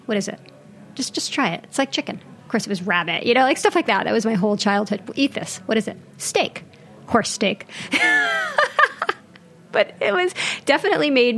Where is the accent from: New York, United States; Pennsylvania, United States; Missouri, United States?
New York, United States; Brooklyn; They live in Brooklyn. I grew up in Flatbush, which is now Ditmas Park, but then it was Flatbush.